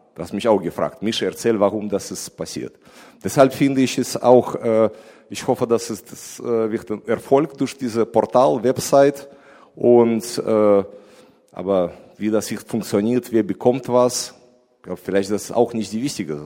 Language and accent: German; Russia; German is a second language; now in Germany; Ich bin als Berufsmusiker, eigentlich als Russe, wohne ich jetzt seit 20 Jahren schon.